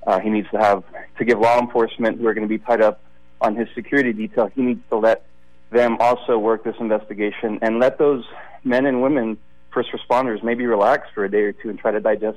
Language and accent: English; United States; a person that looks like myself, who's a Hispanic male, 41 years old, born and raised in the United States